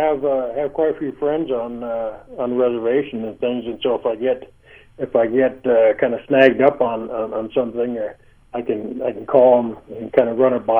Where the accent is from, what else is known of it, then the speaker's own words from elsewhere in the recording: Mitchell, United States; You know, I grew up in Mitchell, and I just about lived in that Carnegie Library, and I'd go there, and it was pretty poor